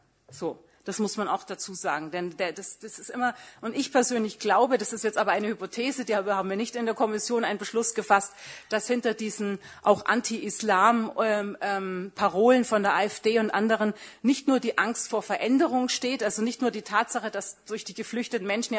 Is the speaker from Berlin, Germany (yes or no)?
yes; Berlin, Germany; ich komme aus Berlin, da ist sowas schon eher eine exotische Minderheitenveranstaltung